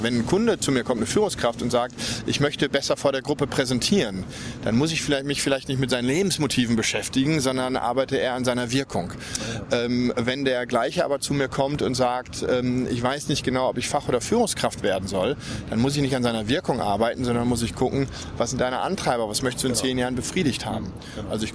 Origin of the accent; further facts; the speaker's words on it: North Rhine-Westphalia, Germany; now in Cologne, Germany; Also ich bin auch natürlich in der Pilznation groß geworden, in Ostwestfalen.